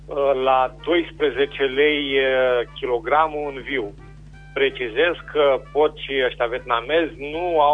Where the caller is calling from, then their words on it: Berzovia, Caraș-Severin, Romania; din Berzovia și am de vânzare porci vietnamezi